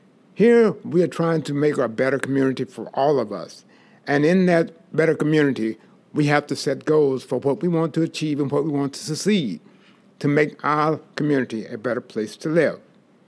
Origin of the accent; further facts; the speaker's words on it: the South, United States; As I grew up in the South in the 50s and the 60s, I learned some very important lessons about life.